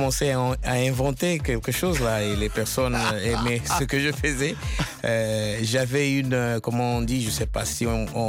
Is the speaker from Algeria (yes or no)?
no; Republic of the Congo; born there; Oui, oui, je suis né au Congo-Brazzaville, à 52 ans derrière.